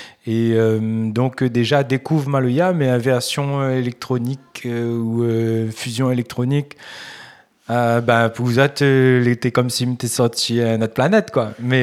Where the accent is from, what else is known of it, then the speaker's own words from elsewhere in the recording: Réunion, France; Alors, moi, je suis musicien de La Réunion.